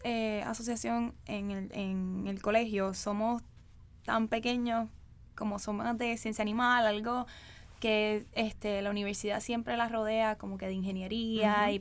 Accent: Puerto Rico; nosotros como puertorriqueños somos alborotosos

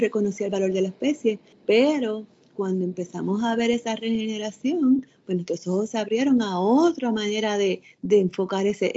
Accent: Mayagüez, Puerto Rico; Yo pues soy de Mayagüez y recuerdo ver la estatua desde la calle en las noches iluminadas

